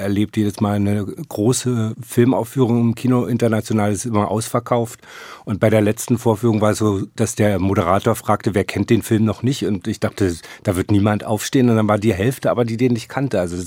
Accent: East Germany, Germany; also ich sehe mich zwar immer als Ossi, aber ich habe viel im Westen erlebt

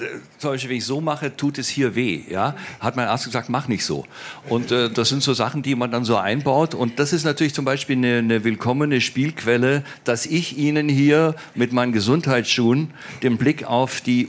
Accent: Baden-Württemberg, Germany; also bei uns in Baden-Württemberg ist im Grunde 3 Häuser und 2 Mercedes bei den Arbeitern normal

